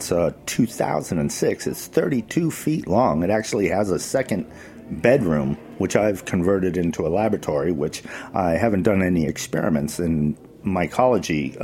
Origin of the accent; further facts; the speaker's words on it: United States; I grew up all around in rural America, so I spent most of my childhood without television